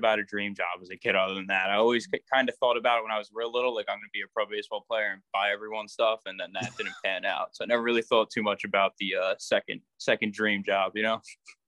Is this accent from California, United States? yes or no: no; Medford, New Jersey, United States; also born or lived in Voorhees; so I was born in Voorhees, New Jersey, and pretty much grew up in the area that my whole childhood in Medford. I was born and raised there.